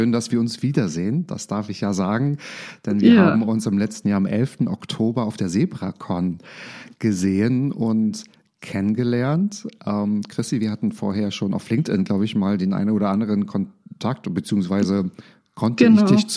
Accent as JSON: {"language": "German", "region": "Berlin", "country": "Germany", "said": "aus Berlin."}